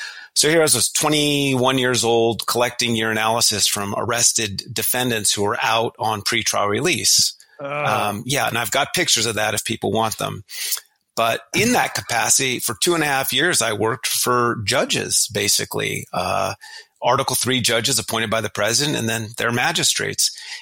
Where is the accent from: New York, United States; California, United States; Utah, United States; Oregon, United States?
Oregon, United States; Portland; I'm back in my hometown of Portland, Oregon, again